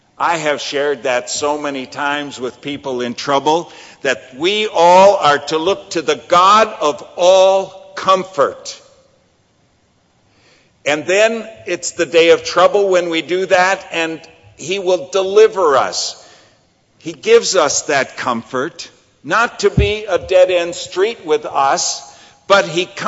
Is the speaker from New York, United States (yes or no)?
no; Indiana, United States; I grew up in Indiana near Chicago.